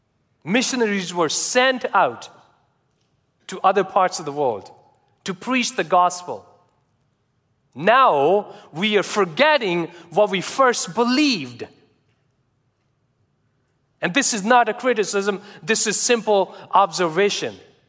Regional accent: Canada; Or being Canadian, we're trying to be too nice.

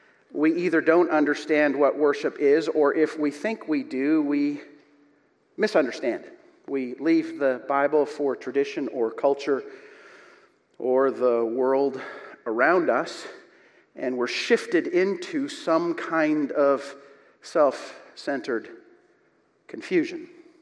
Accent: Calgary, Alberta, Canada; it felt like all of Calgary. I was at home from Briarcrest for a year trying to become a power engineer, and all of Calgary jumped up and celebrated.

